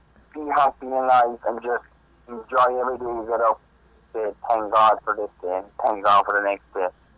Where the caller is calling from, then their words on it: Tralee, Munster, Ireland; I'm calling from Tralee, County Kerry.